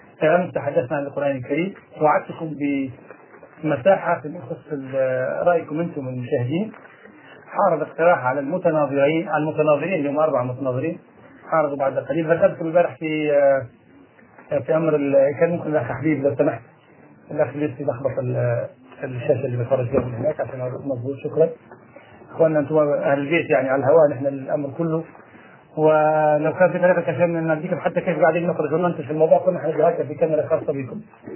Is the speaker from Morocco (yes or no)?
yes; Morocco; عندنا في ورش المغرب الأقصى